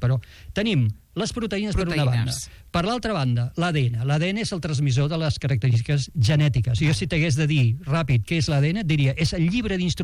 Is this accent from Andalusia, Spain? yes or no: no; Tarragona, Catalonia, Spain; born there; jo sóc nascut a Tarragona